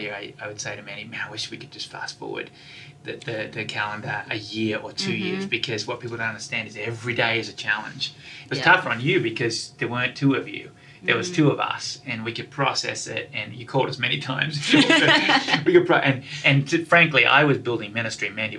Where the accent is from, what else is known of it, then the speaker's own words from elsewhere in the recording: Tasmania, Australia; I'm Tasmanian born and raised.